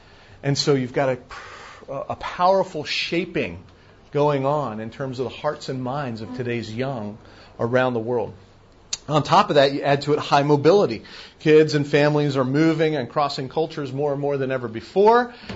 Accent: Australia; I grew up in Australia, things that my friends in the United States or family in the United States were watching on TV

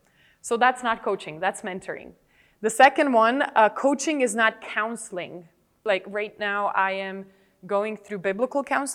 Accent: Slovenia; English is a second language; I am a Slovene, born and raised in Slovenia.

